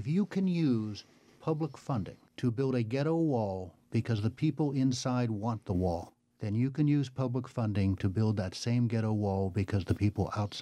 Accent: West Virginia, United States; Alan, I grew up in West Virginia. I was one of two Jewish kids in West Virginia.

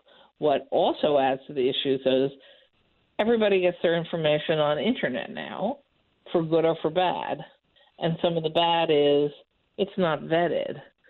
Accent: New York City, New York, United States; I come from New York City, where you also compete with a large media market

